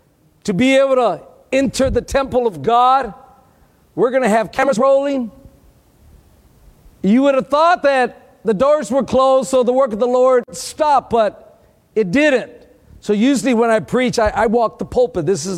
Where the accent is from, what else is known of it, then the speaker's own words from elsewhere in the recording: Texas, United States; I know there's a few people from Texas, my hometown there, tuning in here this morning